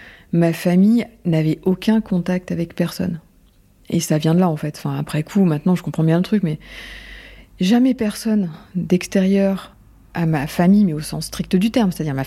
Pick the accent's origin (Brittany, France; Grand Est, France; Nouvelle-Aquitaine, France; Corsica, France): Grand Est, France; Nancy; born there; Je suis née à Nancy.